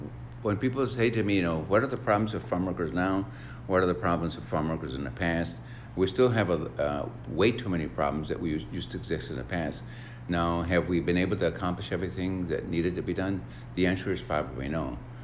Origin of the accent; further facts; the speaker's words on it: Corpus Christi, Texas, United States; born there; When I was born in Corpus Christi, Texas, back in 1945, our family were migrant farm workers.